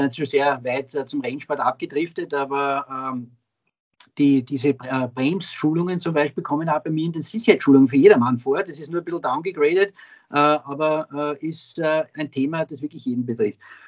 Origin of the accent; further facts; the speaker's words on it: Austria; würde ich fast diese Tour entlang Inn und Donau empfehlen als Österreicher, weil es ist quasi quer durch Österreich.